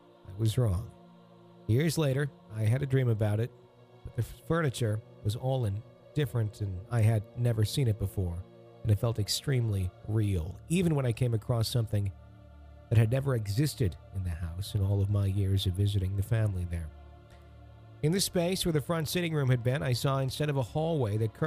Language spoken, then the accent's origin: English; Romeo, Michigan, United States; that was not the last of my adventures in that house in my hometown of Romeo, Michigan, where I live today.